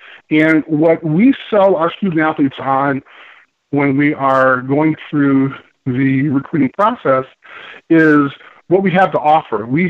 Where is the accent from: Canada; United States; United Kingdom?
United States; Chicago, Illinois; I grew up in Chicago, so those races you talked about, as a kid, right. we used to do them in no shoes.